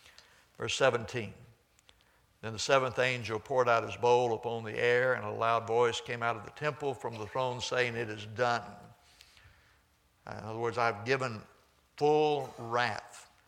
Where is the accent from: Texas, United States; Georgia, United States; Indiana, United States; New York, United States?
Texas, United States; Houston; I grew up in Houston when I was a kid growing up there.